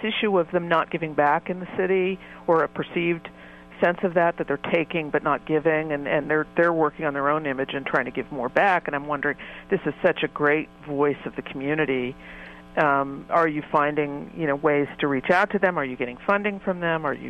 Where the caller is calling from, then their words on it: San Francisco, California, United States; I'm calling from San Francisco.